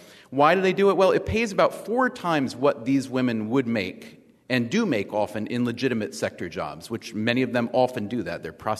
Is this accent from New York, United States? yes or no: yes; New York, United States; I'm from New York, so it's 11:30 at night for me.